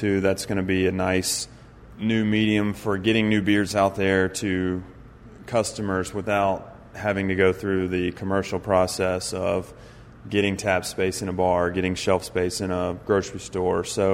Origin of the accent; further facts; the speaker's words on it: Mississippi, United States; moved away; As I grew up in Mississippi and then have lived in Louisiana for 12 years